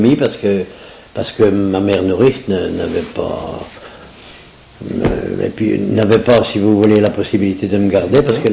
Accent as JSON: {"language": "French", "town": "Bressé", "country": "France", "tie": "born or raised there", "said": "Je suis né à Bressé, ici là."}